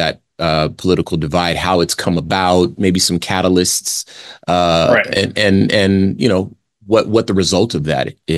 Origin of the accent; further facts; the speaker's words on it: Arizona, United States; I'm from Arizona.